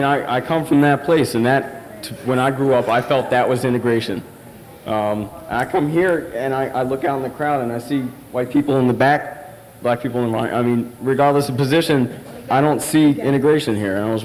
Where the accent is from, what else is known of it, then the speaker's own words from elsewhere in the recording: Willingboro, New Jersey, United States; I come from Willingboro, New Jersey. It's like, from what I heard, it's like the first town where white people are a minority. And I grew up, 70% of black people, I mean, they were all my friends.